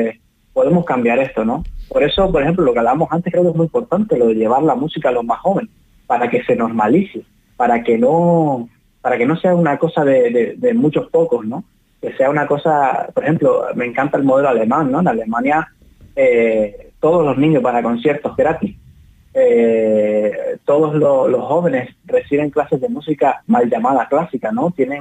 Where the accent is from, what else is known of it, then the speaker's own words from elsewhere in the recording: Canary Islands, Spain; mi tierra, que es Gran Canaria